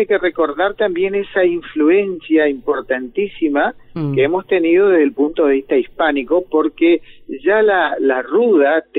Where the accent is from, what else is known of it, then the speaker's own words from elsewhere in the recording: Chaco, Argentina; accent: guaranitic; nosotros tenemos una tonada tan linda que es una tonada guaranítica.